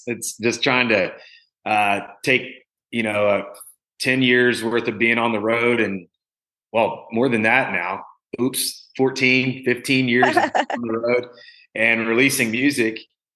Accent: Miami, Oklahoma, United States; Growing up in Miami, Oklahoma, it's a town of 10,000 people.

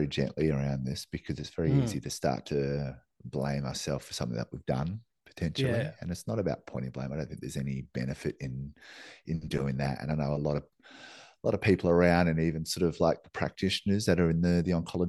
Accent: Northland, New Zealand; I was born in New Zealand. I was born in kiwi fruit country. Most of my childhood was playing in kiwi fruit orchards, which are sprayed to buggery with God knows what. Our little town in the Bay of Islands there had the highest rate of lymphoma of the whole country.

